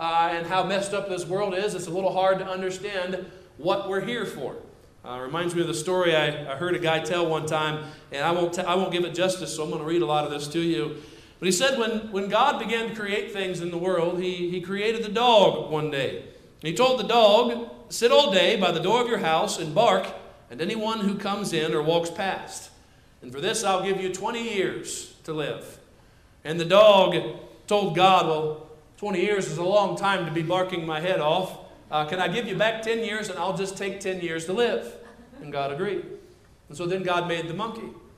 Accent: Indiana, United States; also born or lived in Chicago / California; I grew up in Indiana, and it wasn't as bad as some other places I've lived, like Chicago and in California.

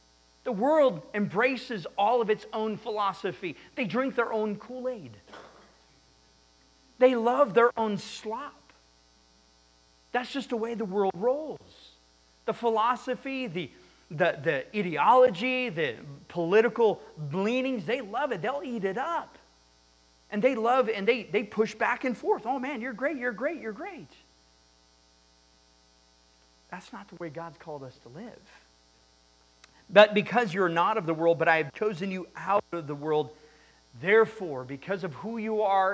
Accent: United States; I thank the Lord every day that I'm an American.

